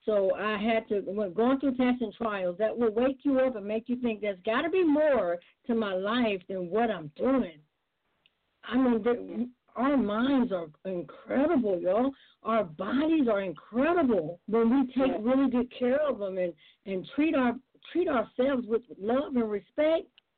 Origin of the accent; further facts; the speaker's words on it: Sylacauga, Alabama, United States; But I come from Philadelphia. I'm from Sylacauga, Alabama, and I've been singing since I was a little girl.